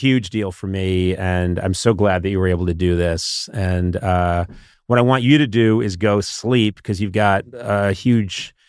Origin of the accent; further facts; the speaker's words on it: Boston, Massachusetts, United States; Yeah, I'm from Boston. God knows what they think I am.